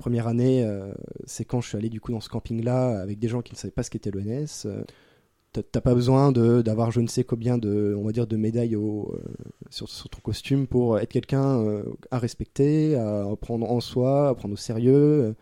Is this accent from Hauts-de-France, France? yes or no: yes; Hauts-de-France, France; Parce que moi, je ne connais pas. Je viens du Nord-Pas-de-Calais.